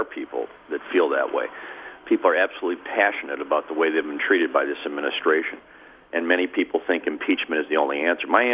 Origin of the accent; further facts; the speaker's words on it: Janesville, Wisconsin, United States; You know, I'm from Janesville, Wisconsin.